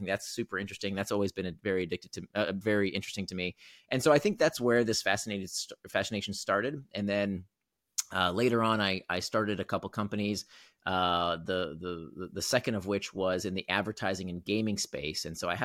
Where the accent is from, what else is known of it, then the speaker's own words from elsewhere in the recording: Florida, United States; now in Singapore; I grew up in the States. I grew up in Florida, but right now I'm in Singapore. I've been here for about 4 years